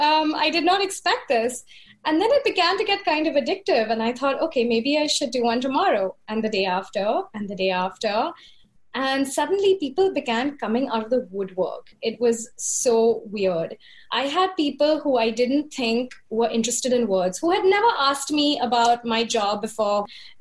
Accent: Mumbai, Maharashtra, India; moved away as an adult; now in New York, United States; first in my hometown of Bombay and then here in New York.

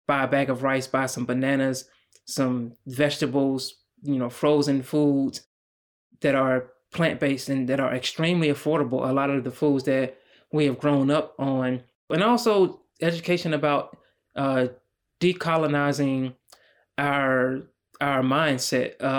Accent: United States; And just as a Black man growing up in America, I was always very used to oftentimes being the only Black person in social settings.

